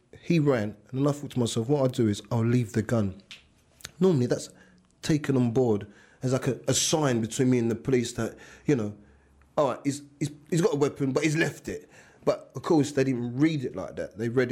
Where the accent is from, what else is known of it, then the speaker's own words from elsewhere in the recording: Brixton, London, United Kingdom; born there; I was born in Brixton, Lambeth Hospital. I was born in Brixton. My mum and my family all lived around Acre Lane, Trent Road, around that side of Brixton, then the windmill, Brixton Hill. I was in London until I was about six.